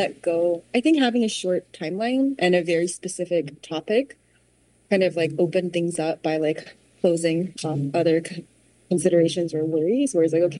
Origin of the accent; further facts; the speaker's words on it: Taiwan; English is a second language; So I grew up in Taiwan, so I'm fluent in Mandarin and Taiwanese, or Hokkien.